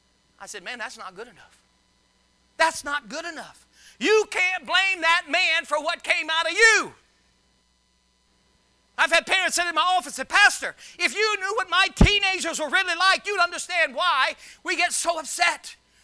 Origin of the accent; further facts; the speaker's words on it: Louisiana, United States; I grew up in Louisiana, and I love my Louisiana crowd